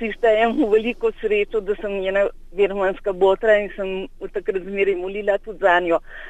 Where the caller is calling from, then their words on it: Primskovo, Lower Carniola, Slovenia; iz Primskovega na Dolenjskem.